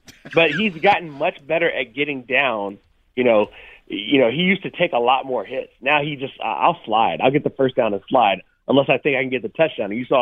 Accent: the South, United States; also born or lived in Pittsburgh, United States / Cincinnati, United States / Sacramento, United States / Philadelphia, United States; Obviously, I'm from the South.

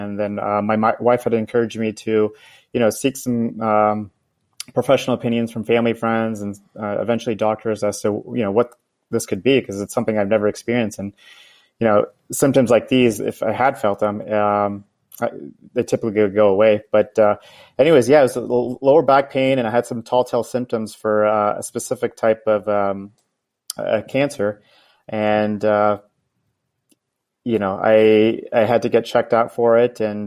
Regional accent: Nashville, Tennessee, United States; 35 years old and live in the South Bay in the Bay Area. I grew up in Nashville, Tennessee, went to college at Vanderbilt, went to dental school at NYU and graduated in 2012.

